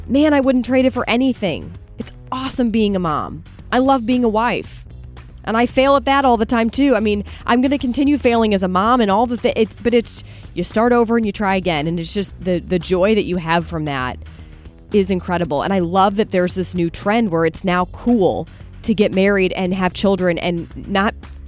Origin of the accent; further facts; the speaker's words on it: St. Louis, Missouri, United States; And I love St. Louis. I'm from St. Louis, but there are probably other cities that I think are, you know, the cool city if you're trying to like chase the job, right?